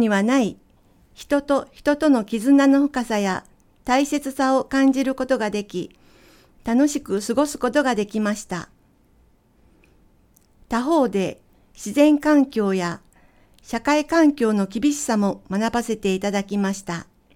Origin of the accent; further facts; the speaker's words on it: Nagoya, Aichi, Japan; born there; also born or lived in Tokyo; 名古屋で生まれ、今まで東京をはじめ海外など様々な場所で生活し